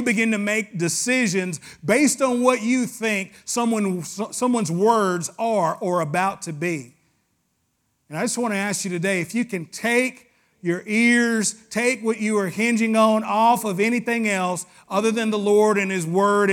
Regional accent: the South, United States; Say, I'm from the South. We call him daddy.

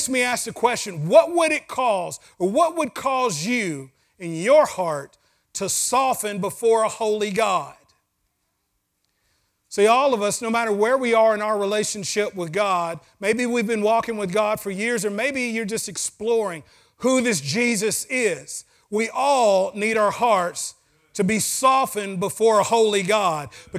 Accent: the South, United States; I'm from the South, and there's certain times a year you just had to go to church in the South.

